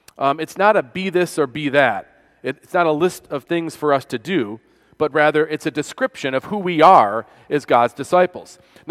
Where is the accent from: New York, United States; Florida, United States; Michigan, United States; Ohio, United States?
New York, United States; one of my first trips to the South, a sweet little old lady, she said, where are you from, son? I said, I'm from New York.